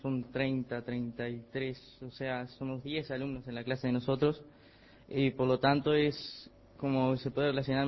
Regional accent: Semillero, Colonia, Uruguay; en el caso mío soy de acá de Semillero, y bueno, viajo, estoy a 4 kilómetros de ahí, pero soy de acá de Semillero

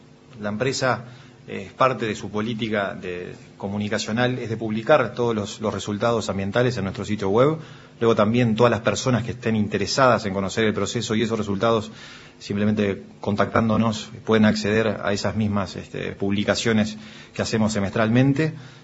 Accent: Durazno, Uruguay; born there; also born or lived in Montevideo; now in Fray Bentos, Uruguay; Yo soy nacido en Durazno, sí. Luego viví la mayor parte de mi vida en Montevideo y los últimos 6 años antes de ingresar a la empresa estuve estudiando en el exterior. Y soy uno de los casos de que nos mudamos con mi familia aquí a Fray Bentos.

